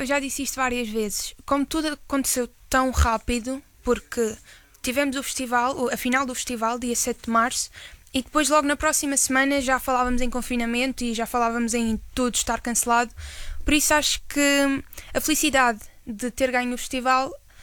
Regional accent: Madeira, Portugal; Por acaso, eu sou da Madeira.

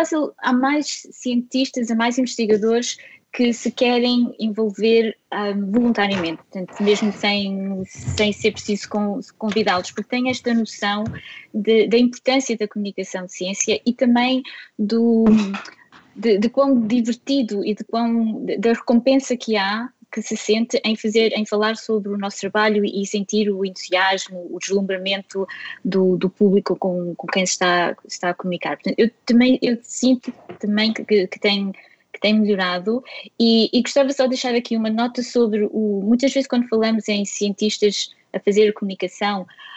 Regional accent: Portugal; moved away as an adult; Eu saí de Portugal há apenas 4 anos, desta última vez, portanto estou só há 4 anos fora de Portugal

